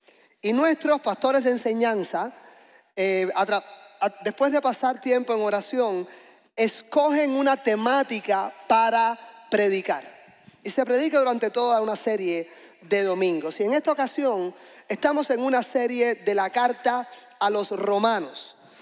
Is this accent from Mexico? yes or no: no; Cuba; Soy originalmente de Cuba y, como quizás usted se ha percatado, los cubanos hablamos alto, rápido.